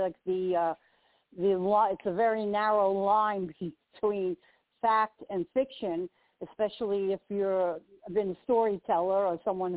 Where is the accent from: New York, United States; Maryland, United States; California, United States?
New York, United States; If you speak to anyone from New York, we don't have an accent. Everyone else does.